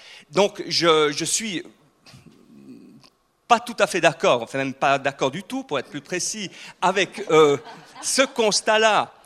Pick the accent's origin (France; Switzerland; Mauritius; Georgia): Switzerland; German-speaking Switzerland; French is a second language; Mais, en tant que suisse allemand, on doit gérer avec deux codes différents.